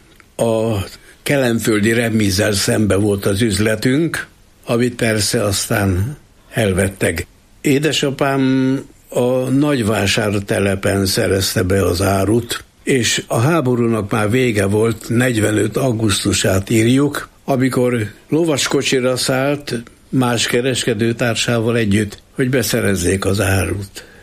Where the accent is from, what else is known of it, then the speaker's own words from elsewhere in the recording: Zirc, Veszprém County, Hungary; born there; also born or lived in Budapest; Zirszen születtem, a Ciszterciek nagyvárosában, a Bakony fővárosában, és az az érdekes, hogy minden nyáron aztán ott is nyaraltam, Pestről Zirszre mentünk